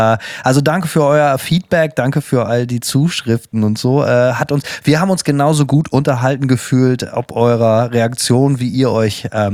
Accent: Northern Germany, Germany

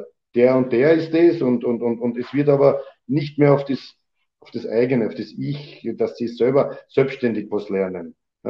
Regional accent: Austria; Also das gibt's ja bei uns in Österreich oder in Europa gar nicht.

